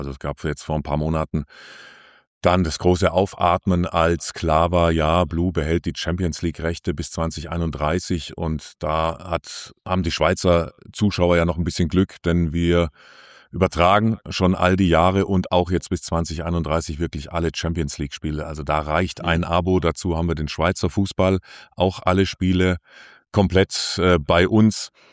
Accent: Baden-Württemberg, Germany; und dann bin ich noch weiter wieder zurück in meine Heimat an den Bodensee

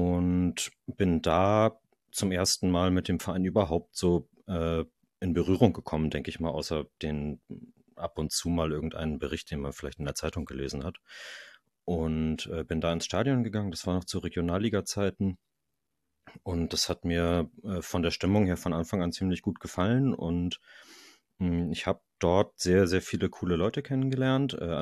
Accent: Hamburg, Germany; born there; Ich wohne tatsächlich nicht in Kiel, sondern in Hamburg und das auch schon ziemlich lange. Ich bin auch hier in der Stadt geboren.

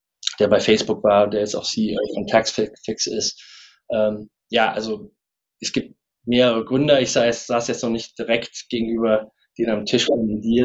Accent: Mainz, Rhineland-Palatinate, Germany; moved away as an adult; now in London, United Kingdom; ich bin in Mainz aufgewachsen, zur Schule gegangen, habe dann BWL studiert, war dann im Investmentbanking, im M&A-Bereich aktiv, vor 13 Jahren bin ich nach London gezogen

